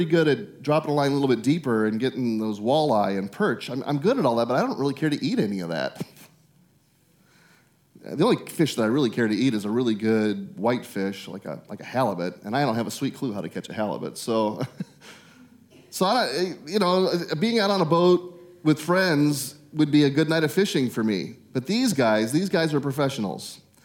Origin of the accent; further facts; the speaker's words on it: Midwest, United States; I grew up in the Midwest, so the only kind of fish, I mean, I know how to cast and catch bass, but nobody eats bass.